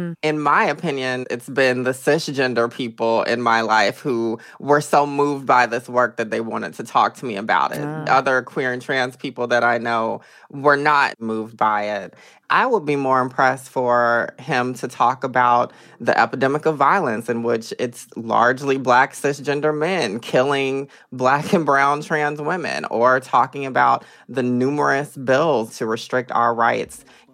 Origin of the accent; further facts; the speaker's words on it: Atlanta, Georgia, United States; I'm from Atlanta, so I know folks like Taylor Alexander, Shea Coulee of RuPaul's Drag Race fame.